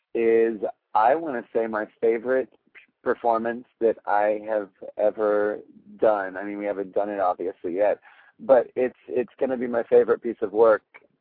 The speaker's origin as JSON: {"language": "English", "country": "United States", "said": "I think just being an American, going over to, you know, a foreign country"}